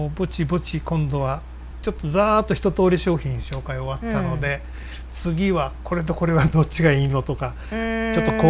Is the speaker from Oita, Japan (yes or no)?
yes; Oita, Japan; born there; moved away as an adult; 大分生まれですね。で、学生の時に関西にやってきまして、うん、そのまま関西に居ついておりますが、仕事柄全国をうろうろ、することが多いです。